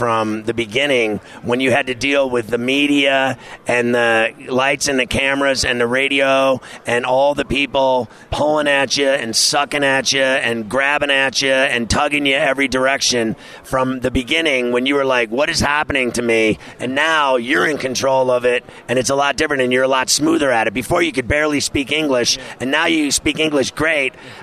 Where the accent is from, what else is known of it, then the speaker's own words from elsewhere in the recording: New York City, New York, United States; How did you like fighting in my hometown in New York City?